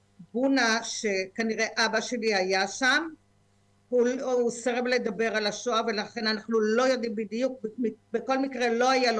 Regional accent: Tkuma, Southern District, Israel; אני ילידת מושב תקומה, מ-11 יישובים שקמו במוצאי יום הכיפורים תש"ז 1946 בעוטף עזה, כפי שזה מוכר היום. הוריי זכרם לברכה … הם שורדי שואת יהודי הונגריה והיו ממייסדי המקום.

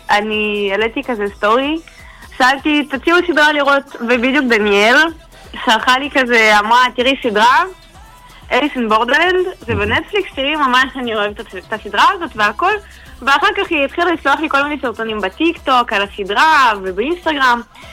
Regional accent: Rishon LeZion, Central District, Israel; ובעצם כולנו מראשון לציון

